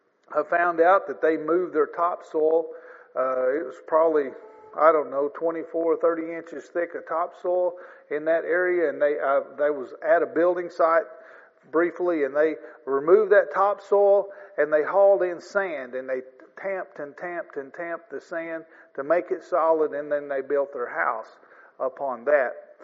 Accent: Missouri, United States; But I grew up in the Boot Hill of Missouri, and we had a lot of sand, we called it.

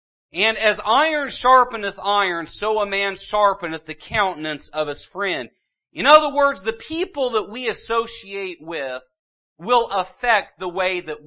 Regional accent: Northwest, United States; They can tell that I was not from the Midwest, but I will say they can tell I'm from somewhere different. But when I go back to the Northwest, do you know that they kind of wonder where I'm from too? Because I've been in the Midwest more than I have been in the No

